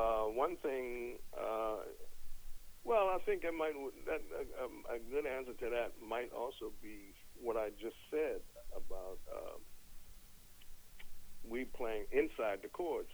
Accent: Philadelphia, Pennsylvania, United States; now in New York, United States; But I didn't grow up in New York. I grew up in Philly, in Philly area.

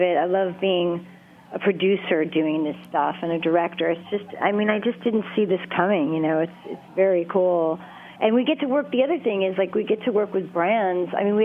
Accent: New York, United States; I'm from New York originally, but I hadn't been back in years, and I didn't even get to see all my friends.

